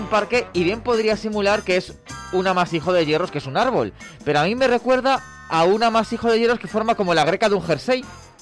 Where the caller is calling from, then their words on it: Madrid, Community of Madrid, Spain; de Madrid.